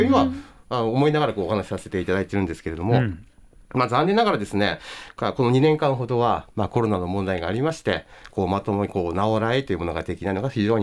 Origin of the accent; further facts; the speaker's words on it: Jingūji, Akita, Japan; 刈り穂という酒蔵は私の地元神宮寺の酒蔵でありまして、